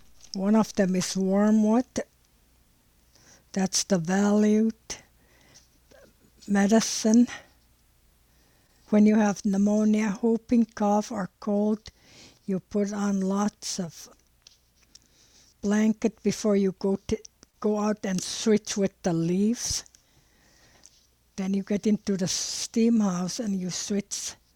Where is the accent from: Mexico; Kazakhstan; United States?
United States; Nanwalek, Alaska; from Nanwalek. I'm in Nanwalek. It's 20 miles out of Homer.